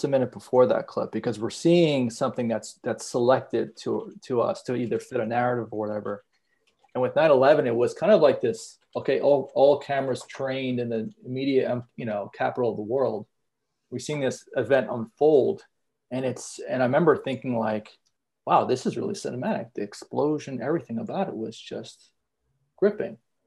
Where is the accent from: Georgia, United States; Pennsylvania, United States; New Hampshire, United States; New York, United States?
New York, United States; Long Island; now in Los Angeles, United States; And so I grew up in Long Island, and now I live in LA.